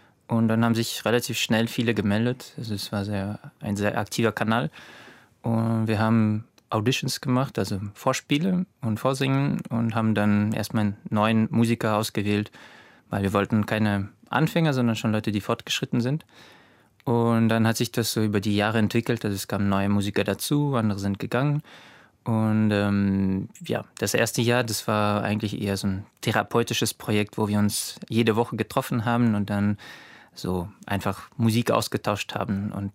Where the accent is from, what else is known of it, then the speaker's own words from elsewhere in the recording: Germany; also born or lived in Russia; ich komme aus Russland und bin hier in Deutschland aufgewachsen.